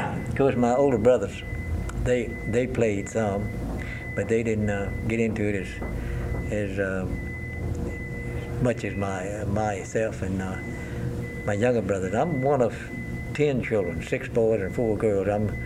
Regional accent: Danville, Virginia, United States; from Exmoor, Virginia. Born and raised near Danville, Virginia, at the foothills of the mountain.

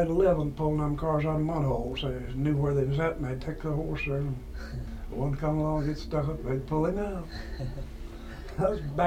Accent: Webster, West Virginia, United States; I was born in Webster, but now I live in Necklace.

